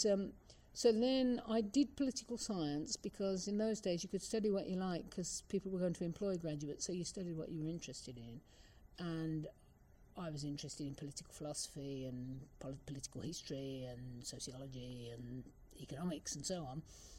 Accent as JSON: {"language": "English", "town": "Handsworth", "region": "West Midlands", "country": "United Kingdom", "tie": "born or raised there", "said": "I mean, I grew up in Handsworth. Mm. So I'm an inner city kid, really."}